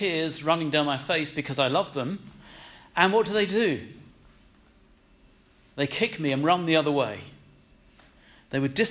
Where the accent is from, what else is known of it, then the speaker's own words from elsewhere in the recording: United Kingdom; Maybe that's a bit touchy-feely. We're British, sorry.